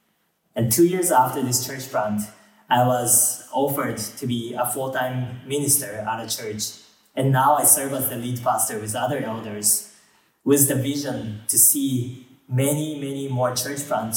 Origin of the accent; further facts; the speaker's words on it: Japan; Growing up in Japan